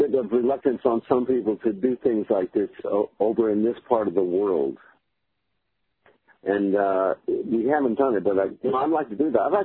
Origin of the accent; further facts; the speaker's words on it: New Orleans, Louisiana, United States; I'm from New Orleans, and so, you know, a lot of my kinfolks are still repairing after Katrina